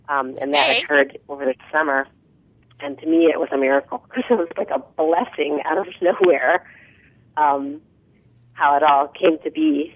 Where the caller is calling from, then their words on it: Sacramento, California, United States; Oh, I'm calling from Sacramento.